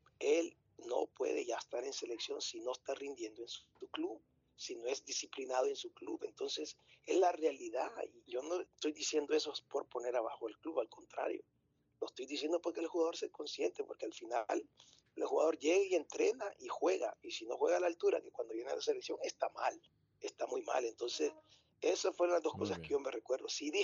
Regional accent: El Salvador; excepto que yo soy de acá, yo soy nacional, ¿me entendés? Yo soy salvadoreño

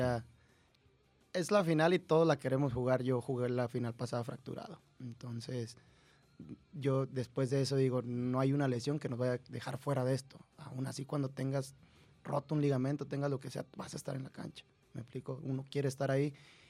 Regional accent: Durango, Mexico; moved away; desde el momento en el que yo salí de Durango

